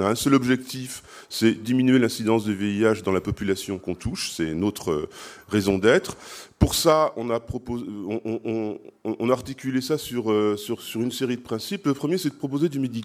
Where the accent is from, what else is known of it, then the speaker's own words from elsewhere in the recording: Hauts-de-France, France; now in Belgium; moi je suis du Nord-Pas-de-Calais à la base, alors quand je reviens dans mon coin, ça me fait toujours plaisir